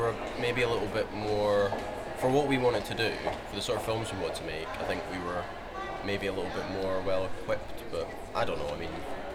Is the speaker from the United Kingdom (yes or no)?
yes; Edinburgh, Scotland, United Kingdom; And I'm from, well, I mean, Leith, fundamentally. Fundamentally, yeah. Leith.